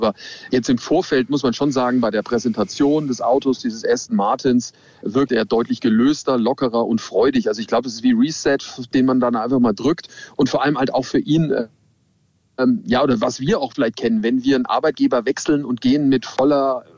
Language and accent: German; Nuremberg, Bavaria, Germany; ich komme ja, wie gesagt, aus Nürnberg